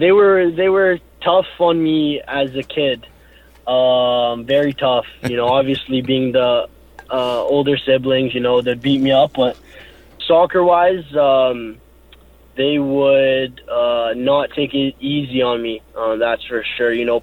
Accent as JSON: {"language": "English", "country": "Canada", "tie": "born or raised there", "said": "You know, obviously growing up in Canada, that's always a thing."}